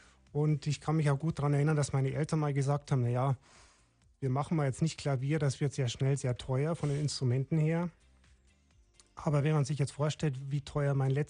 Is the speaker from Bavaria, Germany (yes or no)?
yes; Landau an der Isar, Bavaria, Germany; also born or lived in Landshut; 2 Wochen im Wärmebettchen und dann rüber nach Landau an der Isar, wo ich ja dann ja auch groß geworden bin.